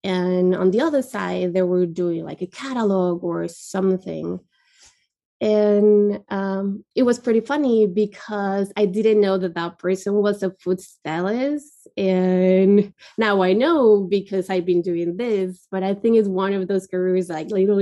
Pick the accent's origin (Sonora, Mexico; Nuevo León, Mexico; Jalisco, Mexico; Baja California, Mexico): Jalisco, Mexico; Guadalajara; now in San Francisco Bay Area, United States; and I'm from Guadalajara, Mexico, but I live in the San Francisco Bay Area.